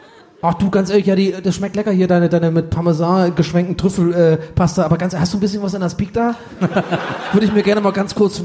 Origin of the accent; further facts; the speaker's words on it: Baden-Württemberg, Germany; Ich komme aus dem Schwabenland